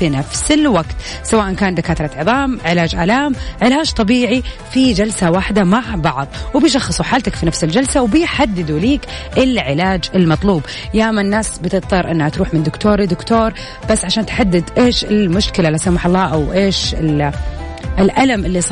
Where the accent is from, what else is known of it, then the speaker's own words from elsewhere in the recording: Jeddah, Makkah Province, Saudi Arabia; برضو هذا شيء يعني متعارف عليه عندنا في جدة